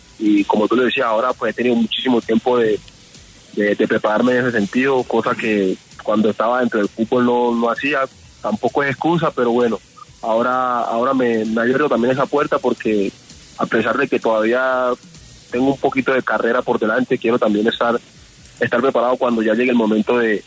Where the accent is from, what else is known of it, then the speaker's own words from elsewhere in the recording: Cartagena, Bolívar, Colombia; now in Bogotá, Colombia; yo salí de Cartagena y me vine a Bogotá, ¿no? Me vine acá a Bogotá porque pues acá prácticamente tengo todas mis cosas. Acá vive mi hija, entonces la prioridad fue venirme acá